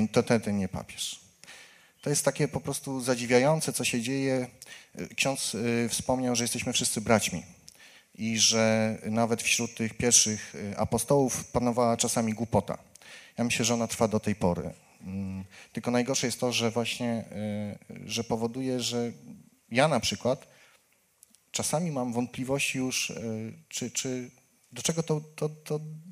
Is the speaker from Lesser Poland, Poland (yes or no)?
no; Lublin, Lublin Voivodeship, Poland; pochodzę z Lublina. Tutaj jestem. Z Lublina, gdzie jest Katolicki Uniwersytet Lubelski.